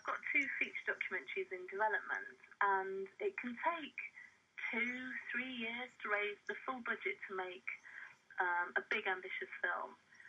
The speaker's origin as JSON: {"language": "English", "town": "Eaglescliffe", "region": "North East England", "country": "United Kingdom", "tie": "born or raised there", "said": "I grew up in Eagle Cliff."}